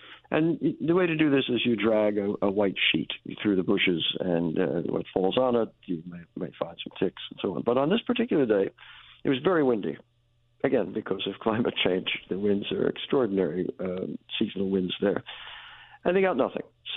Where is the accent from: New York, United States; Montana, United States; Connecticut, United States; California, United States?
New York, United States; For instance, when I was a boy growing up in New York, we had no notion of recycling.